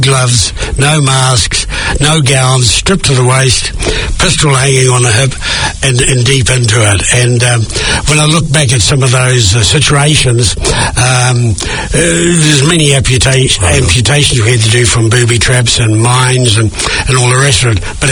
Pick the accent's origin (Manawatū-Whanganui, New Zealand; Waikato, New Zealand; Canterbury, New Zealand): Waikato, New Zealand; Hamilton; also born or lived in Tauranga; I was born in Tauranga, a small farming community, Omakarara, in January 1946. Shifted to Hamilton, went to Hamilton Boys High School